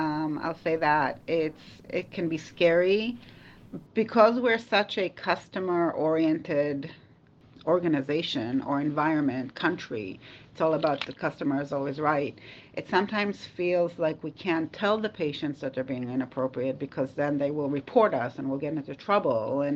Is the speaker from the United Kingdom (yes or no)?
no; Israel; moved away as an adult; now in United States; So I was born and raised in Israel, the country. Moved here when I was 21. I went to nursing school here in Maine at the University of Maine at Augusta and at the University of Southern Maine in Portland.